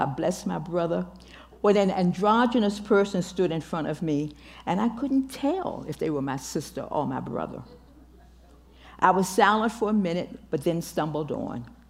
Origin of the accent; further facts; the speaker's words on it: Virginia, United States; He was right, I'm from Virginia and hate driving in the snow.